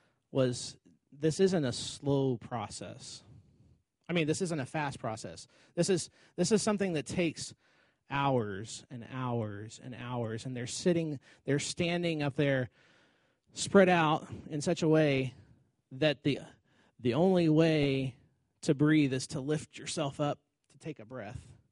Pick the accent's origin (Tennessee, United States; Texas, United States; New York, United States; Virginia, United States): Texas, United States; Houston; now in Ohio, United States; You know, I found, after growing up in Houston, there's not seasons in Houston.